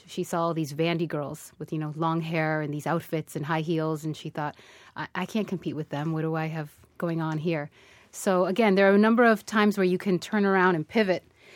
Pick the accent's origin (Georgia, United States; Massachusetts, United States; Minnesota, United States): Massachusetts, United States; Framingham; I grew up in Framingham, and I just felt really comfortable with all sorts of people from different backgrounds.